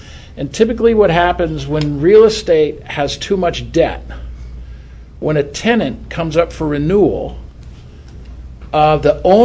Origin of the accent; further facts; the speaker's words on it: Orinda, California, United States; But I grew up in Orinda in the 60s and 70s before houses got expensive. So I'm thankful to be from Contra Costa.